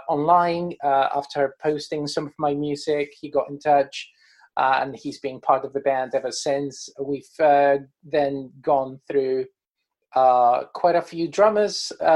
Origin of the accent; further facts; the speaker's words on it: Colombia; growing up in Colombia meant that 99% of the music I was hearing all the time was Latin music.